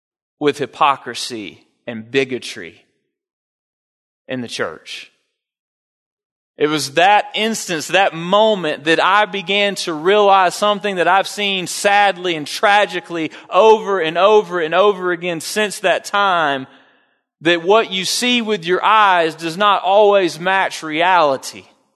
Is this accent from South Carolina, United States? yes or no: no; Dothan, Alabama, United States; I began preaching at the rescue mission in my hometown, Dothan, Alabama, to the homeless community.